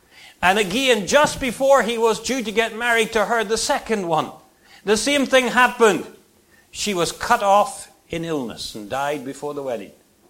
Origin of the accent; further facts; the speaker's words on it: Ireland; He grew up in a town near where I grew up in Ireland.